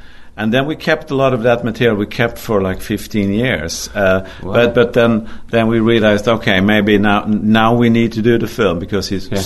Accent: Sweden; English is a second language; because he's from my hometown. And we all in Sweden have a relation to Zlatan.

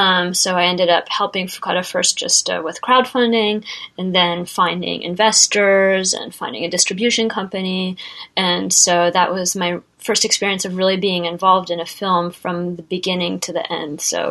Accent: United States; now in Japan; I am an American, but I'm living in Japan currently.

